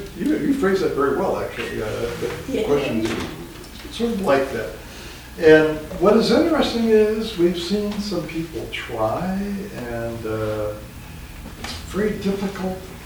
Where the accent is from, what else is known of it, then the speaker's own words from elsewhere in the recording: Wenatchee, Washington, United States; also born or lived in Spokane; I was fortunate that I grew up in Wenatchee, though we moved, I think, sophomore high school to Spokane, but grew up in Wenatchee